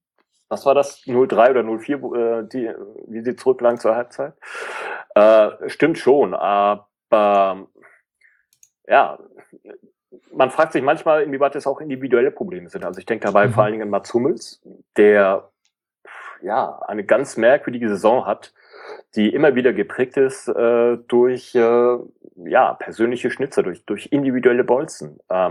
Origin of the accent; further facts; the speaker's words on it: Hamburg, Germany; Also man ist froh als Hamburger über jedes Stückchen Konstanz